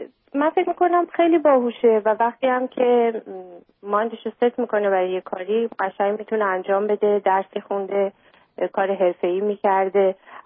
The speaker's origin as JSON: {"language": "Persian", "country": "United States", "tie": "born or raised there", "said": "من چون از خیلی بچگی تو آمریکا بزرگ شدم،"}